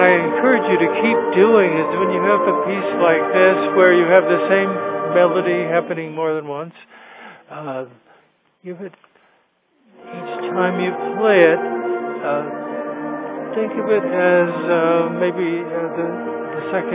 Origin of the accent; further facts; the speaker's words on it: Los Gatos, California, United States; I'm from Los Gatos, California.